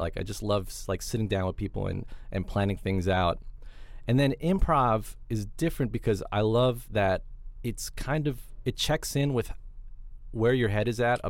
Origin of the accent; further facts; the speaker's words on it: New York City, New York, United States; I'm from New York City, I would go to UCB quite regularly.